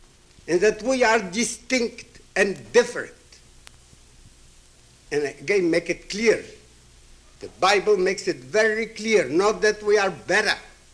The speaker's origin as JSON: {"language": "English", "town": "Zhytomyr", "region": "Zhytomyr Oblast", "country": "Ukraine", "tie": "born there", "first_language": "Hebrew", "second_language": "English", "said": "I was born in Zhytomyr, near Kiev, where there were about 40,000 Jews. My first language that I learned was Hebrew. I spoke Yiddish, but studied Hebrew."}